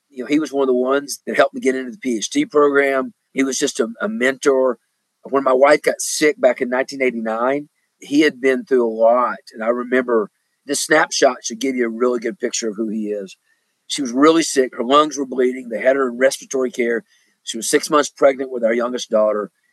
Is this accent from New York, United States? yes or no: no; Nashville, Tennessee, United States; also born or lived in Oak Ridge; I'm from Tennessee. Originally, I was born in Oak Ridge, East Tennessee, raised in Nashville.